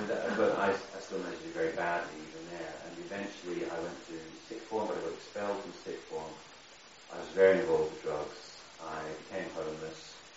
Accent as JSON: {"language": "English", "town": "Belfast", "region": "Northern Ireland", "country": "United Kingdom", "said": "Like I was saying last night, I'm originally from Ireland. I was born in Belfast and I knew my mother and father."}